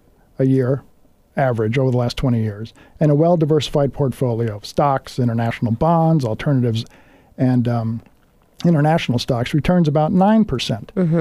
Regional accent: California, United States; I'm originally from California, so this was a bit of a surprise to me.

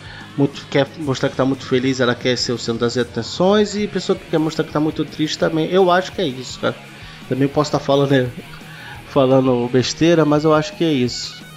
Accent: Rio de Janeiro, Brazil; eu sou do Rio

